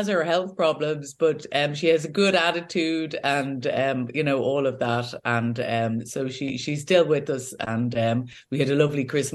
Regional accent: Dublin, Leinster, Ireland; So in terms of my own backstory, so I'm from Ireland, born in Dublin.

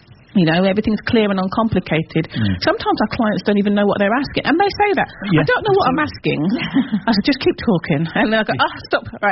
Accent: Wolverhampton, West Midlands, United Kingdom; now in Kent, United Kingdom; But I am originally from Wolverhampton, which is why I do say things like glass and not glass, because there's no R in there.

